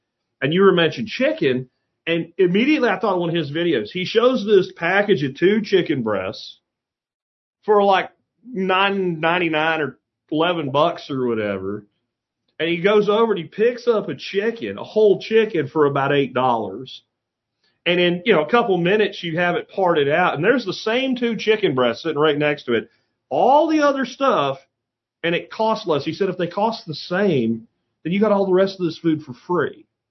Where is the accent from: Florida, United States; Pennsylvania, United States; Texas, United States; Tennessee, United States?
Pennsylvania, United States; I grew up in rural Pennsylvania too.